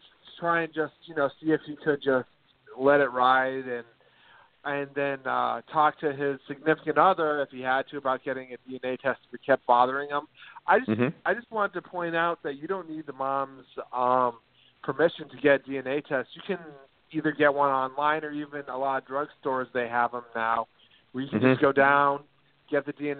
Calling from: Jacksonville, United States; Hello, this is … from Jacksonville.

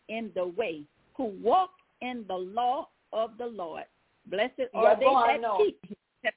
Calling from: Zachary, Louisiana, United States; I'm calling from Zachary, Louisiana.

